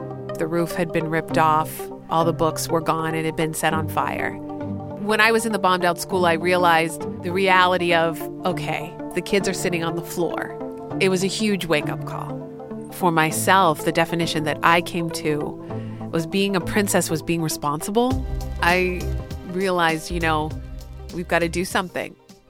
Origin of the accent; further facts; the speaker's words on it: United States; this is a community that I didn't grow up in. I grew up in America, and this is huge.